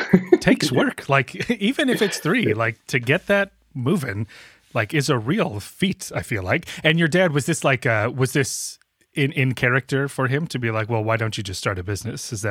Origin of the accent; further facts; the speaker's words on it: Illinois, United States; Oh, sure. Yeah, I grew up outside Chicago.